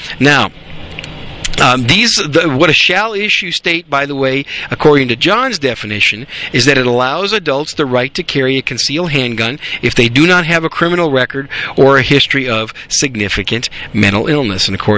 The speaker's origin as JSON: {"language": "English", "region": "Wisconsin", "country": "United States", "tie": "born or raised there", "lives_now": "Texas, United States", "said": "One of them, unfortunately, is my home state of Wisconsin. And hope those people fix things up there. But anyway, I live in Texas now"}